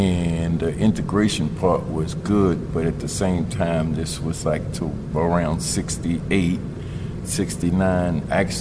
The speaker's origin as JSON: {"language": "English", "town": "Baltimore", "region": "Maryland", "country": "United States", "tie": "born or raised there", "also_born_or_lived": "Europe", "said": "Basically, I was born in Baltimore City in 1946, and I spent my youth moving between East Baltimore and West Baltimore until I was around 18. I joined the U.S. Army and went to Europe for 3 years"}